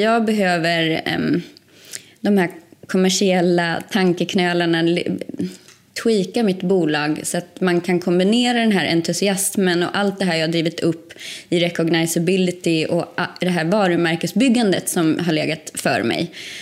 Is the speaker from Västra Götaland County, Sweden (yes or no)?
no; Kerstinbo, Uppsala County, Sweden; Jag är uppvuxen i en liten skruttig landsort, 15 mil norr om Stockholm. Där varannan invånare var en älg, och det är myggtätast i hela Sverige. Det är otroligt billiga hus där. Ingen vill köpa hus där. Det är så mycket mygg. Det heter Kerstinbo.